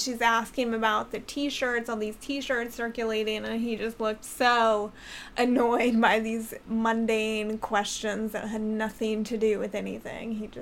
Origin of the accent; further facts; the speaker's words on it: Maryland, United States; born there; I was born in Ravens country, so from a young age, I was instilled a deep disdain for the Pittsburgh Steelers.